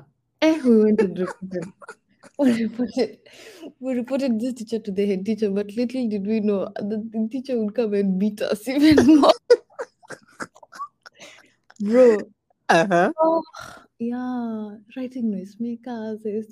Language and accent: English; Eldoret, Uasin Gishu County, Kenya; moved away as an adult; also born or lived in Kapsabet; Then I grew up there all my life. Went to primary school there, and then went to high school there before I moved to college in the US.